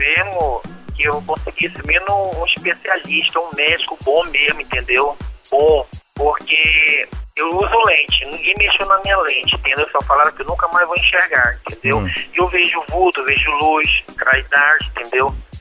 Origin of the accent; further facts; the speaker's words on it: Manaus, Amazonas, Brazil; Eu moro em Manaus. Nunca saí de Manaus. Isso. Nunca tirei meu pé de Manaus.